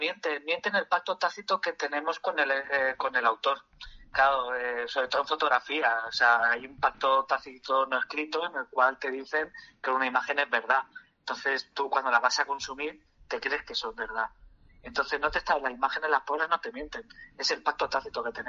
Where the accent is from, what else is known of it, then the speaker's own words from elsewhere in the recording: Girona, Catalonia, Spain; also born or lived in Murcia; Nosotros somos de Murcia, pero hemos vivido toda la vida en Girona.